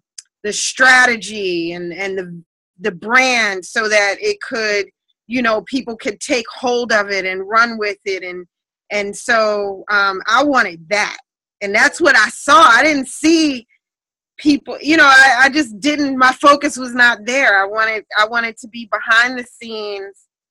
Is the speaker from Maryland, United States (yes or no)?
yes; Pumphrey, Maryland, United States; I grew up in Pumphrey.